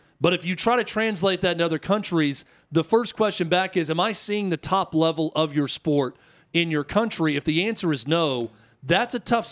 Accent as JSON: {"language": "English", "region": "the South", "country": "United States", "tie": "born or raised there", "said": "growing up in the South"}